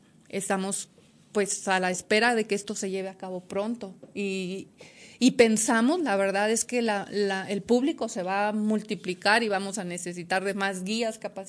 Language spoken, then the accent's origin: Spanish; Durango, Mexico; born there; aunque yo nací aquí en Durango, mi familia pertenece a Tayoltita.